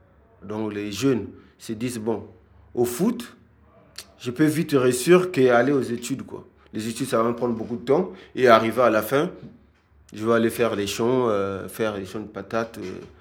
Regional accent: Sibiti, Lékoumou, Republic of the Congo; born there; Je suis né à Sibiti le 21 mars 1981, au Congo, précisément.

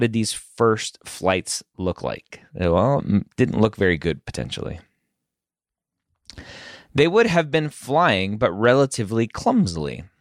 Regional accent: Florida, United States; I grew up in Florida, and you're always taught to like keep the dogs away from the lake so that the gators don't get them.

